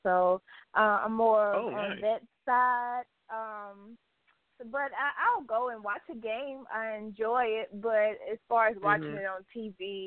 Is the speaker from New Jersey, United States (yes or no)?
no; Houston, Texas, United States; I am from Houston, Texas, originally.